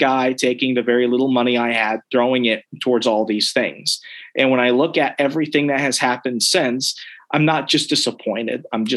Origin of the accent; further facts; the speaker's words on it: Sierra Vista, Arizona, United States; I'm from Sierra Vista. You could cook an egg on the sidewalk.